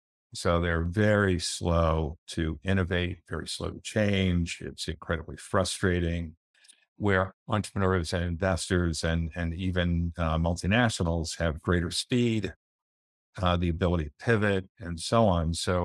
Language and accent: English; New York City, New York, United States; I grew up in Jackson Heights, Queens, grew up in an apartment. My grandparents were immigrants.